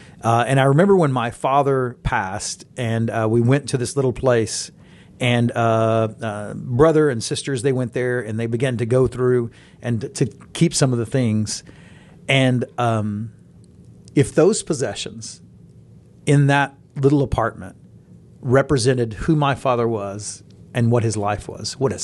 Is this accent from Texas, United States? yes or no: yes; Houston, Texas, United States; we had a childhood home that we grew up in Houston. And then from there, all the way through college, it was our home.